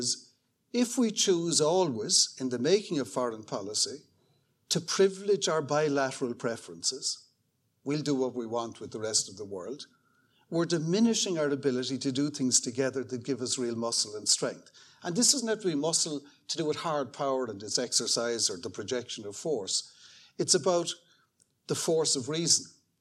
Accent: Ireland; I am an Irish European, but I'm Irish first and last. And as an Irish European, I want my state to prosper in this wider world.

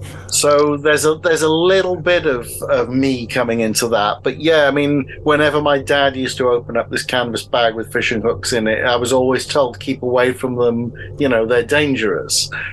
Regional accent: Bridgend, Wales, United Kingdom; also born or lived in Swansea; I mean, I'm Welsh. I mean, I was born and brought up in Bridgend and Swansea.

